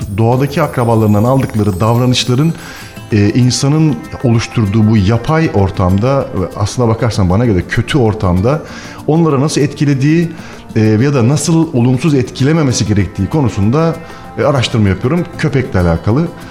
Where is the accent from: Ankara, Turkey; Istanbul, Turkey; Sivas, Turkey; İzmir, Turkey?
Ankara, Turkey; born there; Ben Ankara doğumluyum.